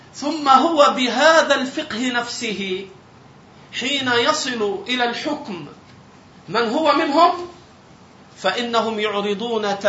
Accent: Egypt; عندنا في مصر

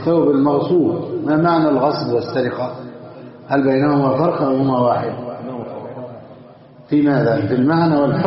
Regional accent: Egypt; عندنا في مصر

